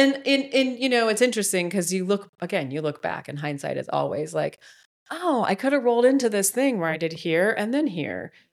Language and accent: English; Akron, Ohio, United States; And so I spent a summer back home in Akron. I grew up in Akron and spent a summer being a temp.